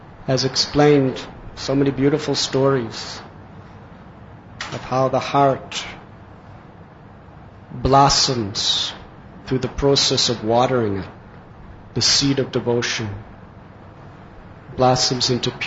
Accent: Mumbai, Maharashtra, India; And I was not accustomed to such fast driving because I'm from Bombay. Where can you drive 250?

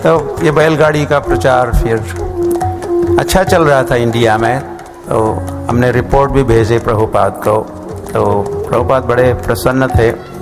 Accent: Maharashtra, India; मेरे गांव में जन्म हुआ, महाराष्ट्र में

